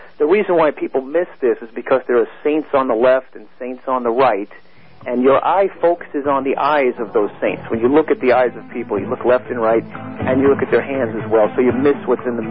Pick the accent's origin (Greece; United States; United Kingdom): United States; what happened in Toronto led me back into my native United States, because I'm an American